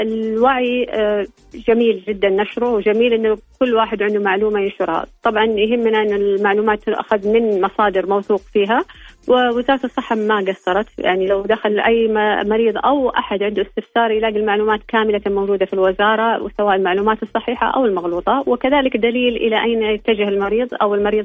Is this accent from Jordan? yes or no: no; Saudi Arabia; عندنا حسب اللي موجود عندنا في السعودية نبدأ من سن 40 عادة